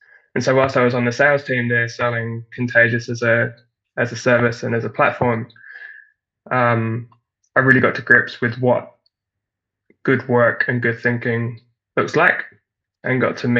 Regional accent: Ipswich, East of England, United Kingdom; accent: Kiwi; moved away as an adult; now in Auckland, New Zealand; But they were on the other side of the planet in Auckland, New Zealand. And I'm from Ipswich, in England, although my accent is very Kiwi now, having lived here for the last 6 years.

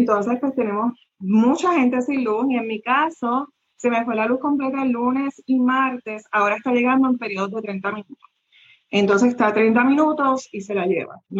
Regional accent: Puerto Rico; es algo que nos hace puertorriqueños

